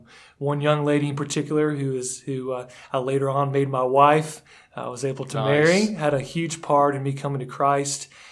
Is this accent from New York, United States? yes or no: no; Boca Raton, Florida, United States; also born or lived in Fort Lauderdale; now in Kings Mountain, United States; I am from Boca Raton, Florida, born in Fort Lauderdale. So I'm a South Florida guy, and I live here in Big K-Town, Kings Mountain.